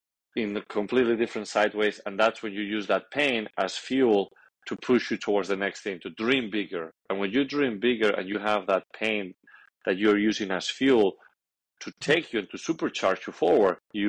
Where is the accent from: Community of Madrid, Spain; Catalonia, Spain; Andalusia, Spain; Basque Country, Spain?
Community of Madrid, Spain; Madrid; English is a second language; moved away as an adult; now in United States; because I'm from Madrid, Spain, and I came here to the States with a tennis scholarship